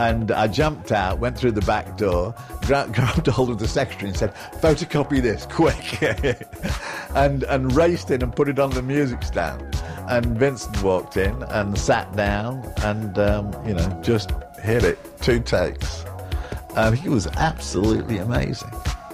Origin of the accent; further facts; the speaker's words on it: Cleethorpes, Yorkshire and the Humber, United Kingdom; I mean, I'm from Cleethorpes. He's from Seattle.